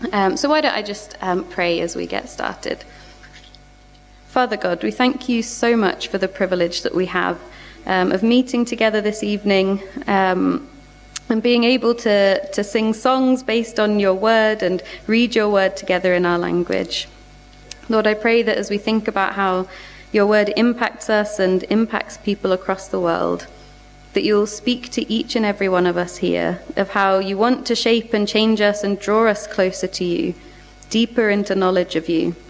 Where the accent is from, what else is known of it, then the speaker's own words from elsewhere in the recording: London, United Kingdom; now in Swansea, United Kingdom; I do live in Swansea. I'm originally from London-ish kind of way. But I live in Swansea with my husband Nathan